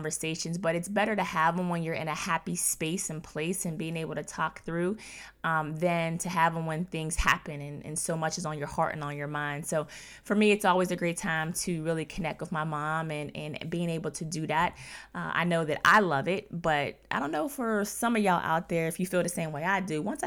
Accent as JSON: {"language": "English", "town": "McKeesport", "region": "Pennsylvania", "country": "United States", "tie": "born or raised there", "said": "to obviously go to back to my hometown in McKeesport, Pennsylvania."}